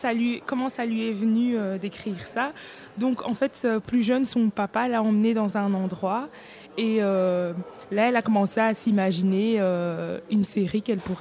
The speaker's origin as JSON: {"language": "French", "town": "Mechelen", "region": "Flanders", "country": "Belgium", "said": "Je suis de Malines."}